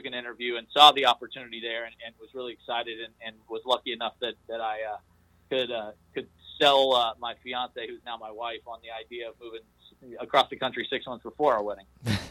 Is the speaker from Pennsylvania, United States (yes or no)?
no; Lexington, Kentucky, United States; also born or lived in Port Charlotte; my hometown team in Lexington